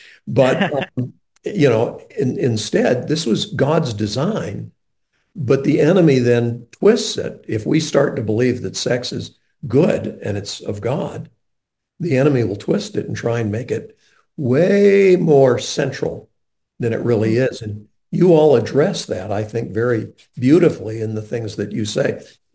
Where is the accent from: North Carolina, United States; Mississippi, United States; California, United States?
North Carolina, United States; When I was growing up in Western Carolina, all the traffic going from east of Asheville into downtown had to go through